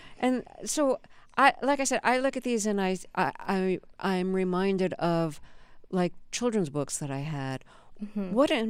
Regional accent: Brooklyn, New York, United States; And I grew up in Brooklyn, so I didn't see animals except for a few dogs.

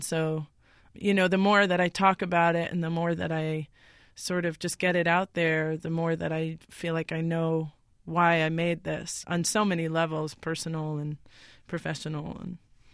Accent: Haiti; You know, I tell people I'm from Haiti and people are like, how is everything down there?

